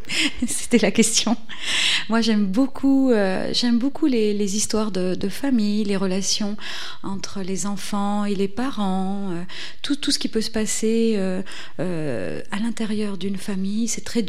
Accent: Réunion; la France n'est pas une île, même si on est français à La Réunion.

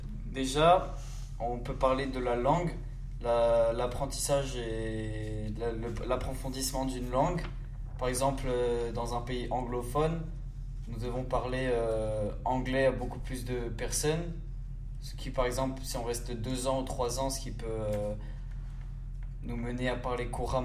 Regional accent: Lorient, Brittany, France; J'ai grandi à Lorient.

